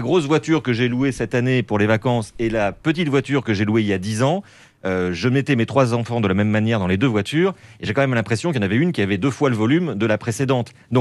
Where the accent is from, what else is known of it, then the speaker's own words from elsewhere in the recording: Paris, Île-de-France, France; parce que je suis un Parisien bobo islamo-gauchiste, donc je prends des véhicules de location pour aller à la campagne.